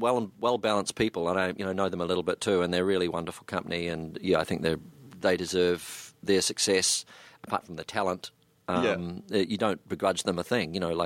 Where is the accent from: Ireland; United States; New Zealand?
New Zealand; accent: New Zealand; suddenly it was being a New Zealander and standing in the middle of a group of people and really not saying hardly anything, just going, yeah, was suddenly quite credible.